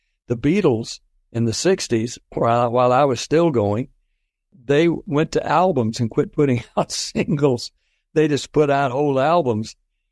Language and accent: English; Nashville, Tennessee, United States; And of course, I was a homeboy from Nashville